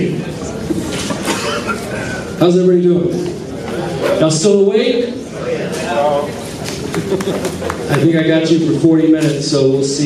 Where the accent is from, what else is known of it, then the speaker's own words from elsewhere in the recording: Texas, United States; also born or lived in Houston, Texas; now in Morelia, Mexico; I currently live in Morelia, Michoacan, a couple hours away from here. I'm originally from Texas.